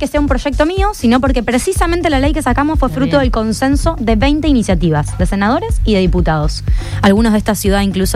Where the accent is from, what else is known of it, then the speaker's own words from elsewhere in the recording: Santa Fe, Argentina; yo vengo de la ciudad de Santa Fe